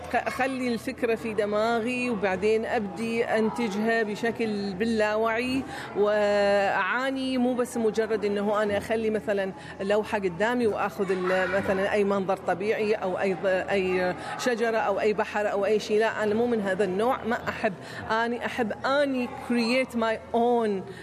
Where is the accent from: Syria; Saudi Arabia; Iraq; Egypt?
Iraq; وأنا كنت من الناس الأوائل اللي بديت وياهم أنا وكم عراقي.